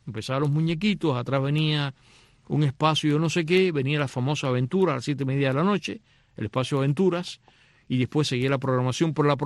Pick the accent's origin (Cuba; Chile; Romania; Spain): Cuba; now in United States; En Cuba habitualmente, yo no sé ahora, hasta que yo me fui de Cuba, la gente suele bañarse con ducha